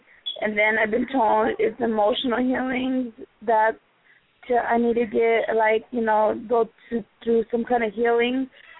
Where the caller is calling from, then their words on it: California, United States; I'm calling from California.